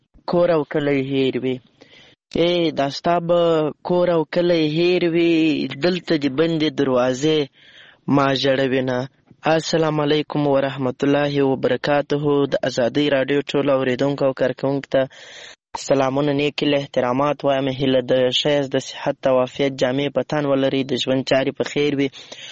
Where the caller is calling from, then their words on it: Lashkar Gah, Helmand, Afghanistan; accent: Helmandi; له هلمند په مرکز لشکرګاه شاره پیغام درته پریږدم